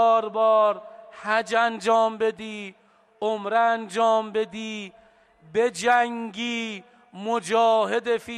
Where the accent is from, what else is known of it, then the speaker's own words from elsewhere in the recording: Iran; درست ما ایرانی هستیم، درست آب و خاک ما با مدینه فاصله داره،